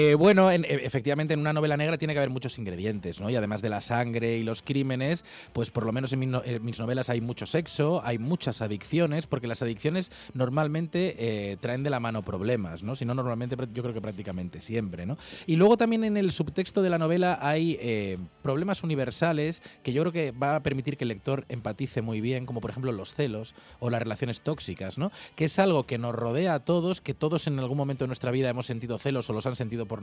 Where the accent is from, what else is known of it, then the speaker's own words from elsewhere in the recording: Vigo, Galicia, Spain; now in Madrid, Spain; bastante natural en Vigo, ¿no? Me crié así, ¿no? Conducía allí y pensaba que era lo normal. Luego me fui de Vigo, llegué a Madrid, por ejemplo